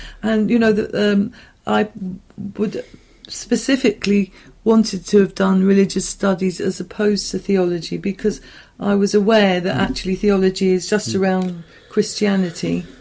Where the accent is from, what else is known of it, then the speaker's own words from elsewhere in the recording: Tunbridge Wells, South East England, United Kingdom; born there; I was born in Tunbridge Wells